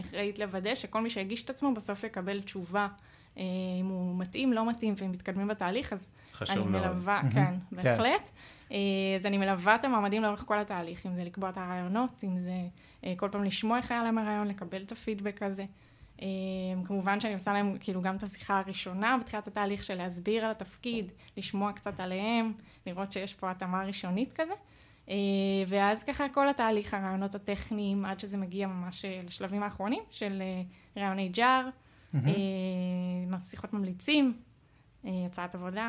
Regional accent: Haifa, Haifa District, Israel; במקור אני מחיפה

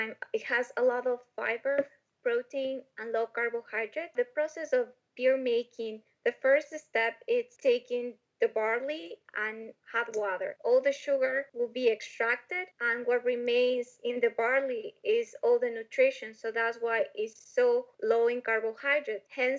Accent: Ecuador; I grew up with my grandmother and we went to the market there

